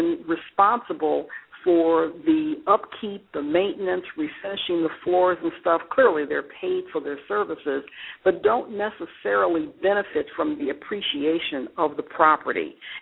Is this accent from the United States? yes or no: yes; Detroit, Michigan, United States; I'm from Detroit, so Livonia is a suburb outside of Detroit.